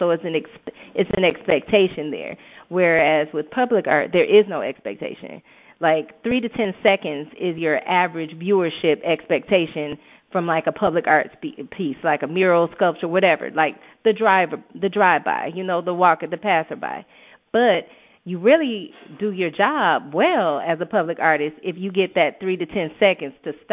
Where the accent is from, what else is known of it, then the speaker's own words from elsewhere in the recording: Detroit, Michigan, United States; I'm a girl born and raised in Detroit. I've lived other places, but I'm definitely back grounded at home